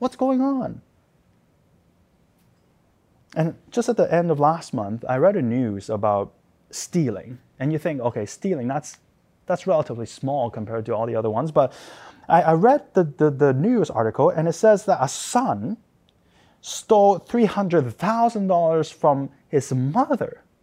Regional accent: Hong Kong; And I myself is from Hong Kong. So seeing my hometown sort of go up in flames

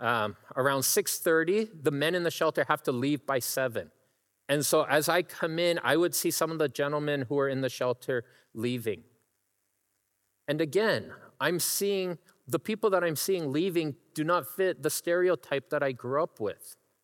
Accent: Ontario, Canada; now in Vancouver, Canada; Growing up, I grew up in Ontario. So when I came out here

